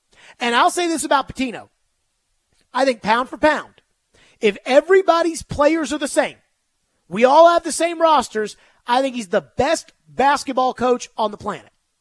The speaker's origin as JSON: {"language": "English", "region": "Tennessee", "country": "United States", "said": "For me, I was from Tennessee."}